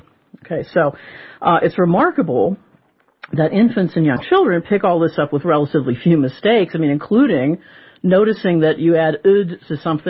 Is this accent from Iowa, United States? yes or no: no; Pittsburgh, Pennsylvania, United States; I'm from Pittsburgh, so I say pin and pen, right?